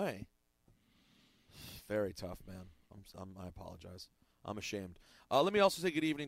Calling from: New York, United States; I'm calling from New York.

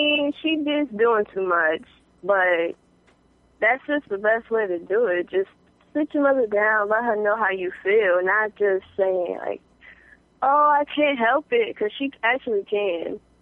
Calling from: New York, United States; New York.

